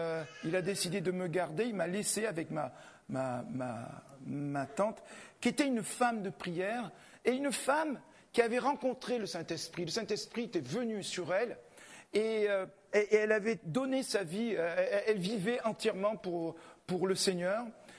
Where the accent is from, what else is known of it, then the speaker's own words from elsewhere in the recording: Gabon; born there; Je suis né au Gabon, donc vous voyez ma couleur. Donc j'ai du sang africain, gabonais, dont je suis fier et que je découvre, et du sang européen de par mon père